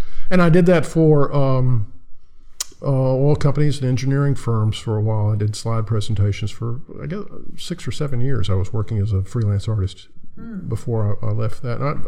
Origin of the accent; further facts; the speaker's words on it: Mississippi, United States; also born or lived in Memphis / Abilene; now in Houston, United States; As I mentioned, I was born in Memphis, raised in rural Mississippi.